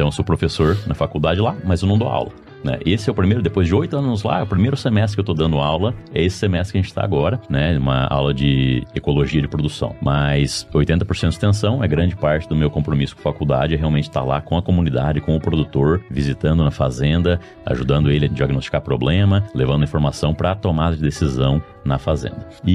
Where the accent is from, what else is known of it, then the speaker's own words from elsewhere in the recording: Londrina, Paraná, Brazil; now in United States; Agora está fazendo 13 anos que eu estou nos Estados Unidos. 13 anos, isso. 13. Eu sou brasileiro, como eu mencionei ali antes, original de Londrina, no Paraná.